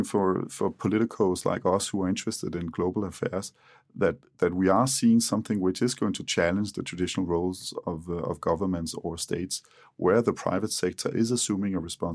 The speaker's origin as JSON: {"language": "English", "country": "Denmark", "second_language": "English", "said": "I'm not saying this because I come from Denmark"}